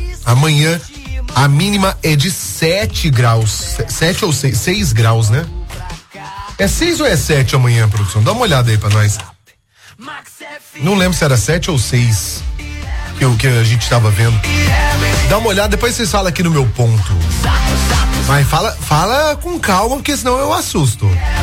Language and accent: Portuguese; Itajubá, Minas Gerais, Brazil; sou da cidade de Itajubá